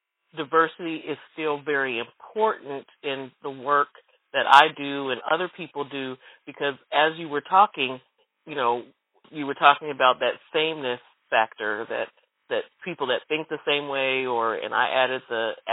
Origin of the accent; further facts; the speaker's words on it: Seattle, Washington, United States; even though I was raised in Seattle, and it's a place where Black people make up a very small percentage of the city